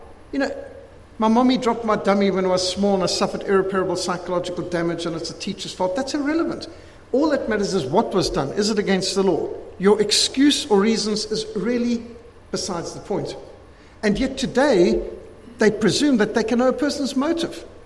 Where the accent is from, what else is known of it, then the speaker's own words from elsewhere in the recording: Zimbabwe; Now, I was brought up in Rhodesia, what today is Zimbabwe, with an old school teaching where they taught discrimination was a good thing.